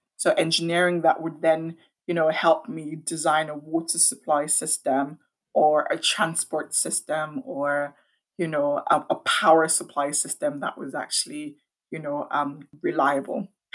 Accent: Ibadan, Oyo, Nigeria; born there; Yeah, so I was born in Nigeria in a town stroke city called Ibadan.

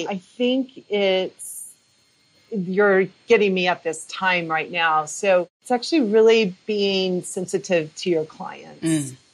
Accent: Oklahoma City, Oklahoma, United States; now in Golden, United States; Well, originally I'm from Oklahoma City.

